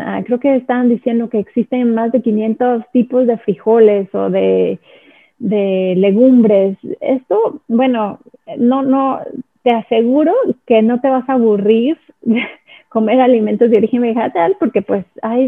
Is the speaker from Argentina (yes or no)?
no; Mexico; nosotros como mexicanos de Latinoamérica, nos da miedo renunciar a estos alimentos de origen animal